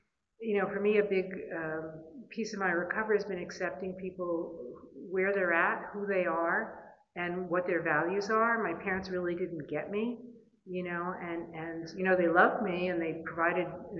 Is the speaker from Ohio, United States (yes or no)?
no; Brooklyn, New York, United States; still a compulsive overeater. I'm from Brooklyn, New York. I'm from Brooklyn, New York.